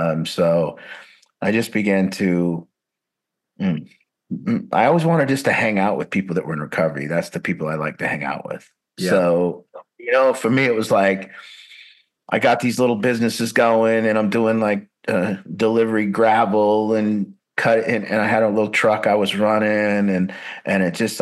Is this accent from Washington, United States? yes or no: yes; Seattle, Washington, United States; Yeah, I'm from the Seattle King County area.